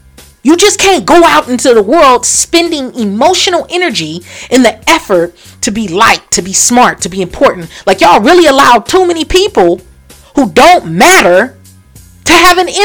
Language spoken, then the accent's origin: English; Los Angeles, California, United States; I'm from California. I'm from LA. We built different.